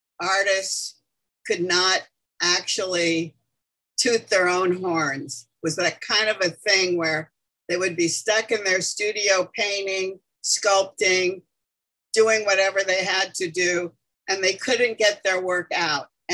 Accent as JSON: {"language": "English", "town": "Los Angeles", "region": "California", "country": "United States", "tie": "born or raised there", "said": "I'm an Armenian girl born and raised in Los Angeles. My family came to California. My grandparents came to California and started a life in Los Angeles."}